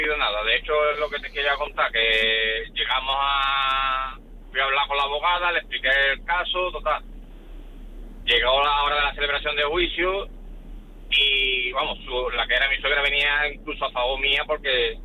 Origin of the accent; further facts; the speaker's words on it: Seville, Andalusia, Spain; yo soy de Sevilla y entonces yo no trabajaba allí en el pueblo.